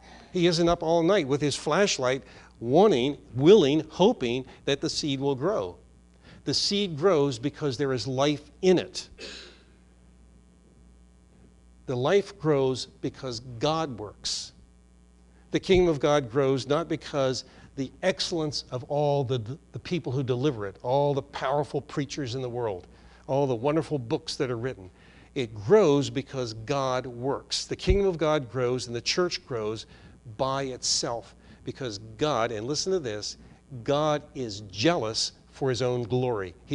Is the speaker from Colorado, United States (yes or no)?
no; Herndon, Virginia, United States; We had a garden in my hometown, Herndon, Virginia, when I was growing up.